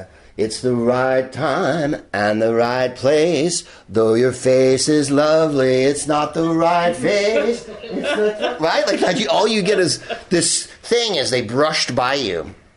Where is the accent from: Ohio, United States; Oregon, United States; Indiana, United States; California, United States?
California, United States; I'm from California